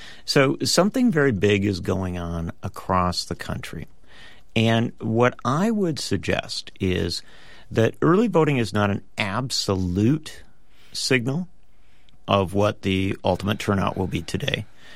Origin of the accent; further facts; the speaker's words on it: Wisconsin, United States; In my home state of Wisconsin, the turnout of the 18 to 29s looks to be headed toward record levels